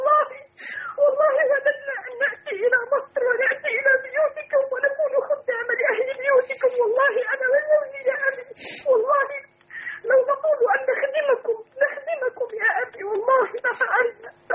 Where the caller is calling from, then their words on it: United States; فنحن هنا من أمريكا،